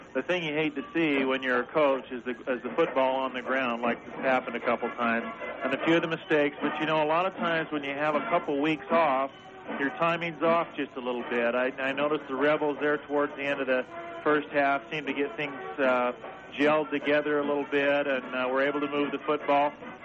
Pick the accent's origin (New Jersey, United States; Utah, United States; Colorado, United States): Utah, United States; I'm from Utah. I know how to say Rulon.